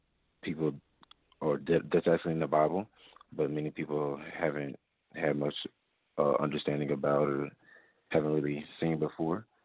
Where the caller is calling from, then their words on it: Boston, Massachusetts, United States; I'm actually calling from Boston, Massachusetts.